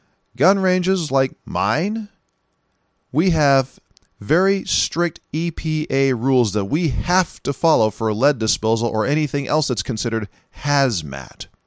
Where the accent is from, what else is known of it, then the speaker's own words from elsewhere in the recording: California, United States; also born or lived in Seattle; I'm from California. I spent years in Seattle.